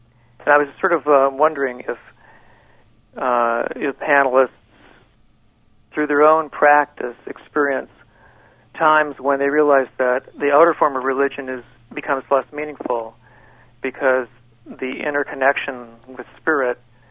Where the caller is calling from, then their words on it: Urbana, Illinois, United States; I'm calling from Urbana.